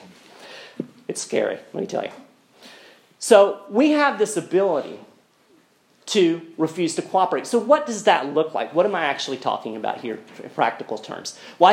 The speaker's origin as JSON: {"language": "English", "region": "Kentucky", "country": "United States", "tie": "born or raised there", "said": "including in my home state of Kentucky"}